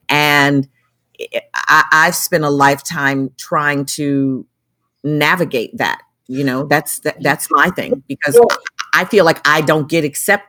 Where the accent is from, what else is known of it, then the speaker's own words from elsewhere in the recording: Chicago, Illinois, United States; Because I grew up in Chicago. I grew up in a Black family. I'm a civil rights baby, you know?